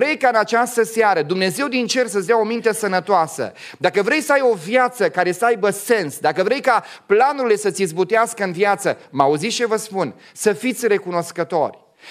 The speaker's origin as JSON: {"language": "Romanian", "region": "Moldavia", "country": "Romania", "said": "Nu știu, noi suntem moldoveni, eu sunt moldovean. Când am venit în București, mi-au zis ăștia că sunt șapcă."}